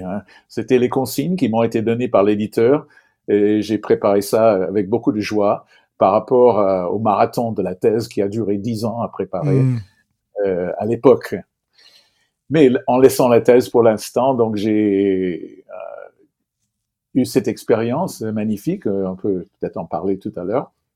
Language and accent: French; Oregon, United States; je suis originaire effectivement des États-Unis, de l'État d'Oregon, de la côte nord-ouest des US. Je suis le fils d'une mère syro-libanaise et d'un père baptiste suédois.